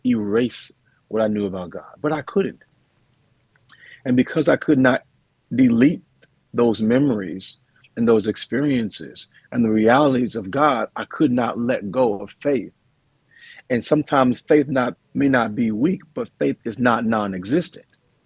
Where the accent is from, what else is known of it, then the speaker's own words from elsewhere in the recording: St. Louis, Missouri, United States; now in Fort Worth, United States; I'm a kid from St. Louis, Missouri, United States. I live in Fort Worth, Texas, and I'm on a trip here.